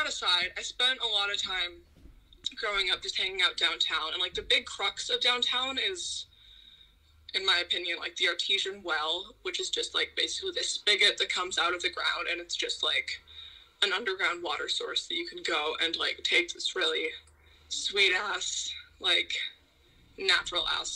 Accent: Olympia, Washington, United States; I haven't really been many other places, so Ol

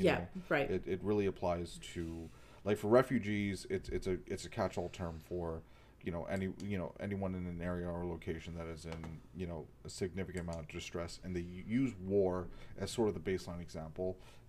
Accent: Canada; Right, I'm Canadian, right?

